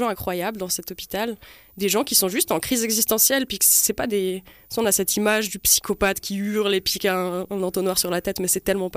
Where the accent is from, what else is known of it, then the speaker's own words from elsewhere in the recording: Valais, Switzerland; now in Montreal, Canada; Mais j'ai grandi en Valais, entre Grimisois et Savièse.